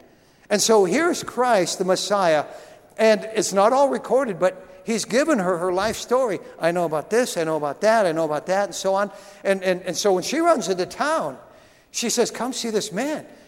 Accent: Grand Forks, North Dakota, United States; born there; he was born in Grand Forks, and I was born in Grand Forks. He was born at St. Michael's Hospital. I was born at St. Michael's Hospital.

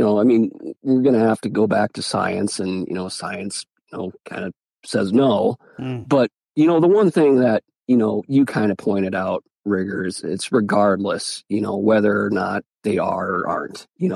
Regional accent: South Dakota, United States; So I grew up in Northeast South Dakota, kind of between Aberdeen, Watertown area, Glacial Lakes region, pretty neat, unique area, a lot of sloughs, potholes and lakes.

